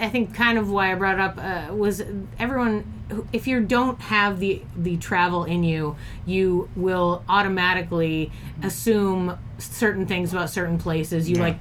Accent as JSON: {"language": "English", "town": "Boston", "region": "Massachusetts", "country": "United States", "said": "I mean, I'm from Boston. Not leaving Boston is kind of everyone else's MO."}